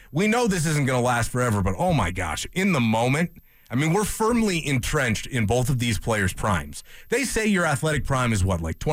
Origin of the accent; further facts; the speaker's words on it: Chicago, Illinois, United States; growing up in Chicago in the height of the Jordan era, I was young